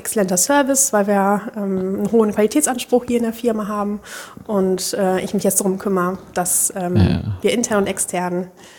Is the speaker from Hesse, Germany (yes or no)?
no; Düsseldorf, North Rhine-Westphalia, Germany; now in Bielefeld, Germany; In Düsseldorf, wo ich auch in der Nähe aufgewachsen bin